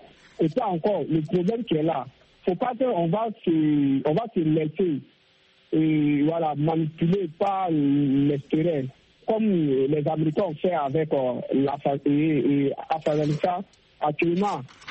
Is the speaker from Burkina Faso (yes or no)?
yes; Burkina Faso; c'est en tant que Burkinabé et habitant de la sous-région, je suis un peu découragé